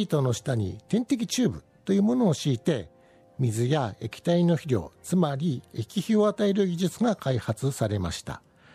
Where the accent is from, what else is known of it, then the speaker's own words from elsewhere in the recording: Akita, Japan; now in Kagawa, Japan; はい、秋田県の出身です。